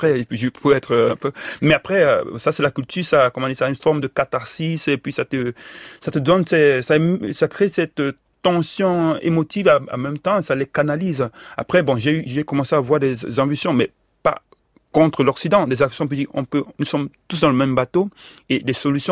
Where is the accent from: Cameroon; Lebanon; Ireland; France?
Cameroon; moved away as an adult; moi je suis parti du Cameroun en 2008 avec une bourse d'études. J'ai eu beaucoup de chance, mais avant ça, je vivais déjà en exil dans mon propre pays.